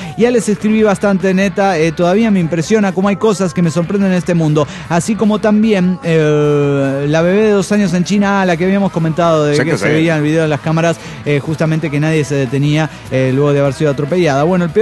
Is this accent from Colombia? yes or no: yes; Manizales, Caldas, Colombia; moved away as an adult; also born or lived in Tunja; now in Bogotá, Colombia; En realidad, yo soy de Manizales. Crecí allá en Colombia, Manizales, y viví allá hasta que terminé la universidad. Luego me fui a vivir a Tunja, de donde son mis padres. Y allá trabajé durante 3 años, hasta que me salió trabajo en Bogotá y me fui para la capital, para Bogotá.